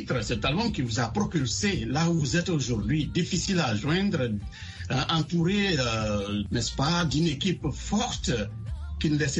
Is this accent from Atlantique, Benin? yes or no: yes; Ganvie, Atlantique, Benin; Est-ce que vous avez été chez moi à Ganvier?